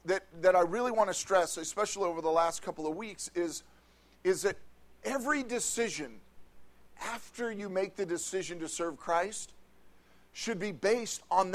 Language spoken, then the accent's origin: English; Fair Oaks, California, United States; I was from this area, right, in this neighborhood. I grew up in Fair Oaks, went to Del Campo High School. I was in this area.